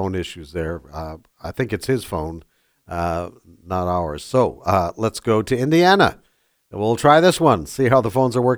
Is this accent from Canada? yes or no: yes; Canada; now in United States; I come from Canada.